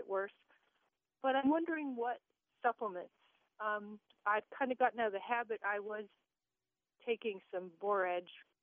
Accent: Pacific Northwest, United States; I grew up in the Northwest. I absolutely adore salmon.

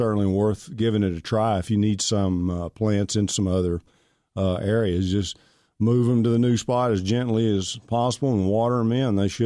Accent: Pittsburg, Texas, United States; I'm from Pittsburgh, Texas, as most of you know, and Pilgrim's, Pride Chicken Manufacturing Chicken Company is there.

